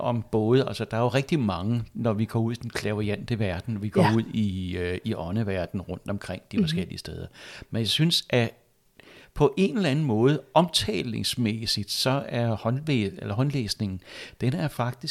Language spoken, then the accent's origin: Danish; Copenhagen, Capital Region of Denmark, Denmark; now in Næstved, Denmark; Oprindeligt er jeg københavner, jeg er ærkekøbenhavner, kommer fra Vesterbro, fra det mørke Vesterbro, og har selvfølgelig haft min ungdom, min skoledom, min lærdom derinde.